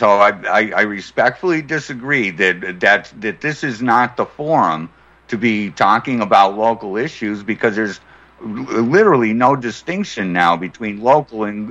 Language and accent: English; Massachusetts, United States; I am from the Commonwealth of Massachusetts, where the Agenda 21 bomb went off